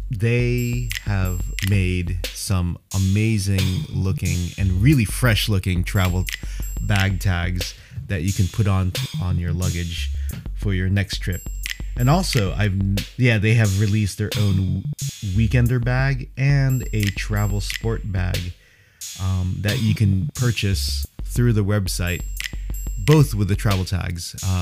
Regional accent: New York, United States; It's very similar growing up in the East Coast, in New York and New England

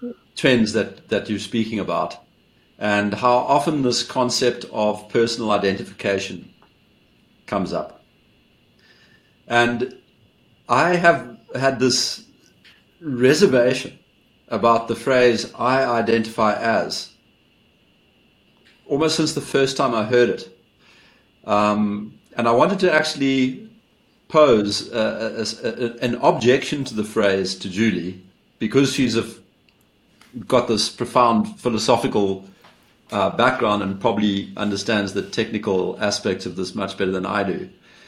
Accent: South Africa; born there; I could just say I was born in South Africa.

